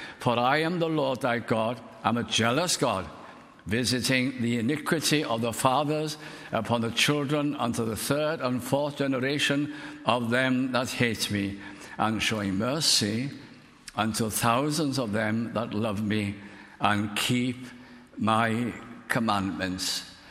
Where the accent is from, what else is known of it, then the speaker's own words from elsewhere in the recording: North West England, United Kingdom; accent: Lancashire; I was brought up in Lancashire, Welsh community there, but also spoke the Lancashire dialect, as my father did.